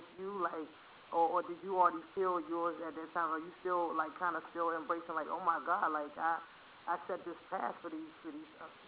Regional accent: New York, United States; this is when I came out here from New York. I was going to school out here.

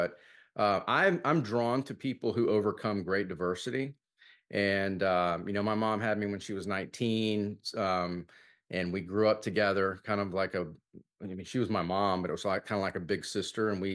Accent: Corpus Christi, Texas, United States; So, you know, I grew up in Corpus Christi, Texas

